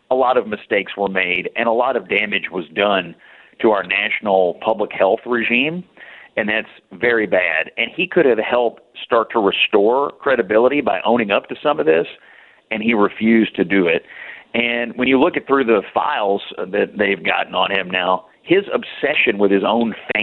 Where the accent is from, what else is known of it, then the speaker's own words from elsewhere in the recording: Kentucky, United States; My home state Senator Rand Paul was running that hearing.